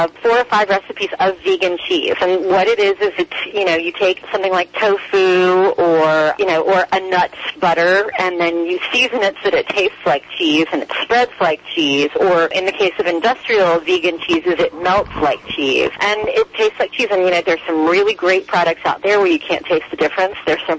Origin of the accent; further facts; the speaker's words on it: the South, United States; I know I'm from the South, and I'm always going to crave flavor of bacon because that's what I grew up with.